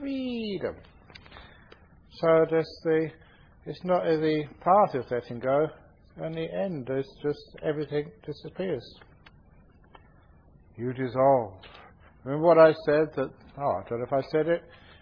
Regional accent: London, United Kingdom; growing up in London

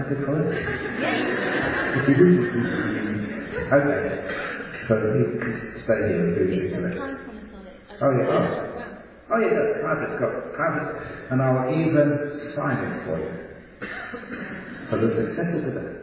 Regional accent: Australia; now in London, United Kingdom; I'm from Australia.

